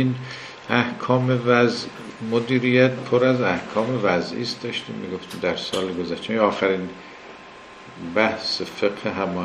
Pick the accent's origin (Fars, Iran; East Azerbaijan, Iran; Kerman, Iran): Kerman, Iran; بعد گفتم کرمان، ما کرمانی هستیم